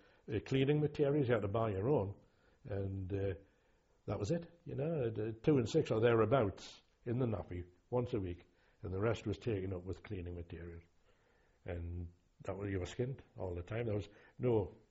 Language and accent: English; North East England, United Kingdom; accent: Geordie; But my accent was never extreme. It was never really pitmanic, but I think the Welsh were the nearest to the sort of more reasonable Geordie accent.